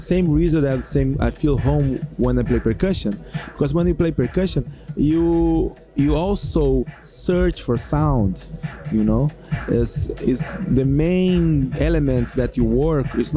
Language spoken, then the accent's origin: English; Brasília, Federal District, Brazil; English is a second language; I'm from Brasilia, the capital.